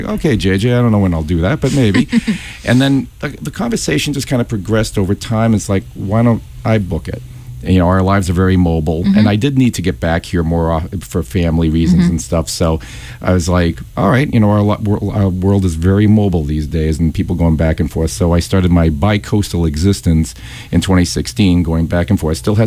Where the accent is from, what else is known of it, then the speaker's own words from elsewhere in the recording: Lowell, Massachusetts, United States; I was born and raised in Lowell. Lived around Waltham, Watertown mm-hmm. a bit. But yeah, mm-hmm. Lowell's my home.